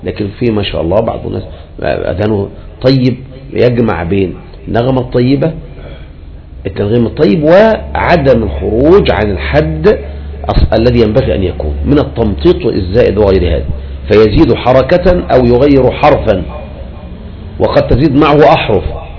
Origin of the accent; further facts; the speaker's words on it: Egypt; تلقى واحد عندنا في مصر الآن